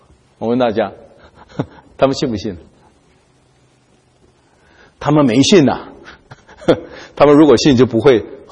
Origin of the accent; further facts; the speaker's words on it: China; 历史当中帮助过以色列人，我们中国人帮助过的哈